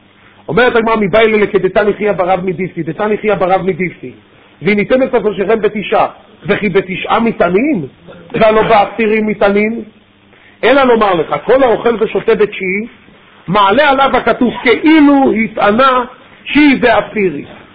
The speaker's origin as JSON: {"language": "Hebrew", "town": "Jerusalem", "region": "Jerusalem District", "country": "Israel", "lives_now": "Petah Tikva, Israel", "said": "אני למשל מירושלים, שם כבר לא שמענו 40 דקות"}